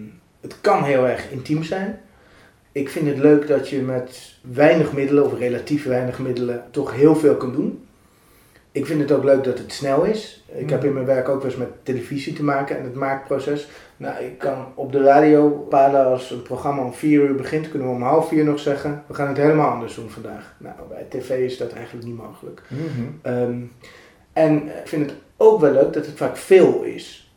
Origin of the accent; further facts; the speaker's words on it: Amstelveen, North Holland, Netherlands; born there; Als vrijwilliger eerst bij lokale omroep in Amstelveen, mijn geboorteplaats.